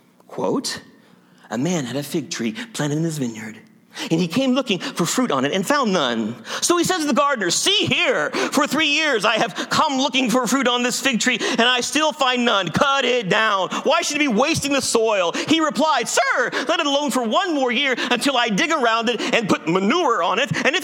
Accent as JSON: {"language": "English", "town": "Circleville", "region": "Ohio", "country": "United States", "tie": "born or raised there", "said": "Every year in my hometown of Circleville, Ohio, you can visit the Circleville Pumpkin Show."}